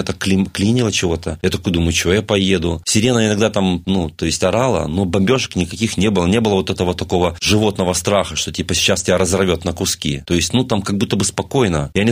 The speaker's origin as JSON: {"language": "Russian", "country": "Belarus", "said": "я белорус, прихожу в магазин польский, и мне не хочется говорить по-русски"}